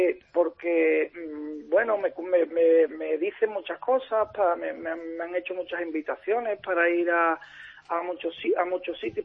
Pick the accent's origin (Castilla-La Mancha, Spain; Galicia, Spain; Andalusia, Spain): Andalusia, Spain; Seville; Yo soy de la Macarena